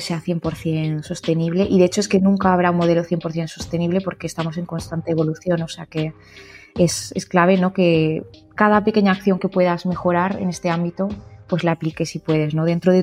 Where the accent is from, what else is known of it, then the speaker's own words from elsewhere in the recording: Andalusia, Spain; now in France; yo digamos que soy andaluza, aunque actualmente estoy viviendo en Francia porque es donde tenemos la sede de Cheerz.